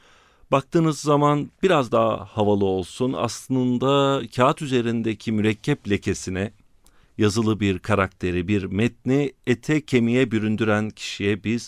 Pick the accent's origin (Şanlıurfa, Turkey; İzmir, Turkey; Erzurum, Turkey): İzmir, Turkey; also born or lived in Ankara; now in Eskişehir, Turkey; Ben 1979 doğumluyum. Ankara doğumluyum. İzmir'de büyüdüm. İlkokul, ortaokul ve lise yıllarımı İzmir'de geçirdikten sonra Eskişehir'e geldim ve ortalama 25 yıldır da Eskişehir'de yaşıyorum.